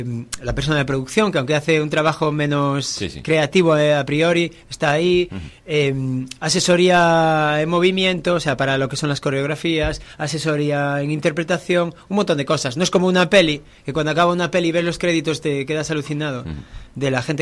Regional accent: Santiago de Compostela, Galicia, Spain; Soy de Santiago de Compostela, sí. Vivo en Galicia

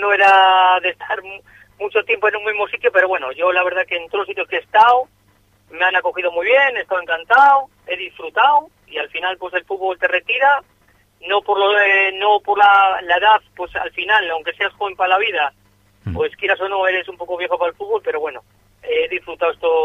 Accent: Laredo, Cantabria, Spain; es el equipo de mi tierra, donde me formé aquí, y bien, la verdad que me trataron muy bien, y bueno, y hemos vuelto aquí a Laredo

